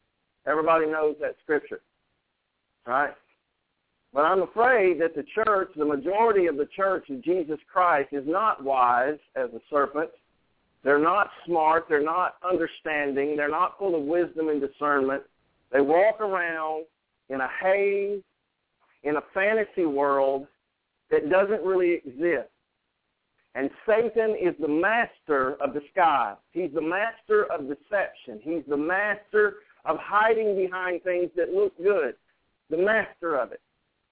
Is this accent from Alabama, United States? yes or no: yes; Alabama, United States; I'm talking about the state of Alabama. I love my home state.